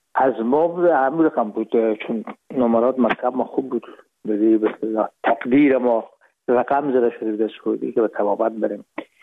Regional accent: Herat, Afghanistan; moved away as an adult; now in Hamburg, Germany; ما رفتیم از کابل به هرات و پیش که فاکولته رو پایان برسانیم یا دیپلم بگیریم از هرات از طریق زمینی داخل مرز ایران شدیم، از مرز ایران گذشتیم و داخل پاکستان و از پاکستان قاچقی آمدیم به آلمان. میشد سال 1369 که ما به هامبورگ رسیدیم

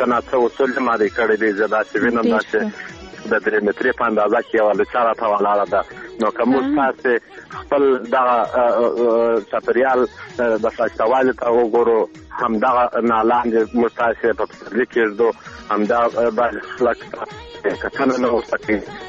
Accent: Arghandab, Kandahar, Afghanistan; من نه سو ما د کندهار ولایت درغنداب ولسوالۍ څخه مې

